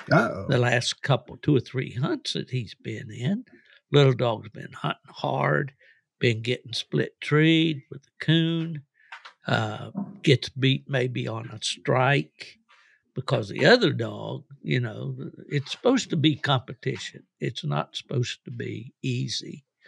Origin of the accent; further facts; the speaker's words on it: West Virginia, United States; who are from my home state of West Virginia